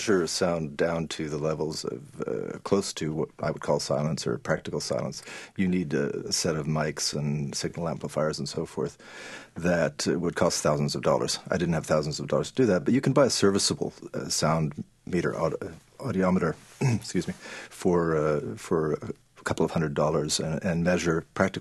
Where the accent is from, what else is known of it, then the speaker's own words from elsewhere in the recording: New York, United States; And in fact, as a New Yorker, as at least a former New Yorker, I would have looked at you with contempt